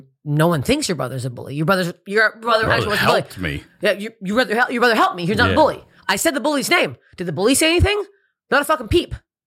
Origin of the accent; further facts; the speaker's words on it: Toronto, Ontario, Canada; So I do a show in Toronto, my hometown, my home club, comedy bar on the Danforth in Toronto.